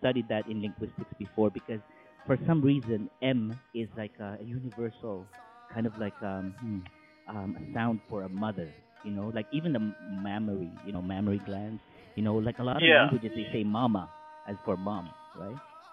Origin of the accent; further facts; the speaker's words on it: Philippines; born there; I was born in the Philippines, and Philippines has a lot of Spanish influence, right?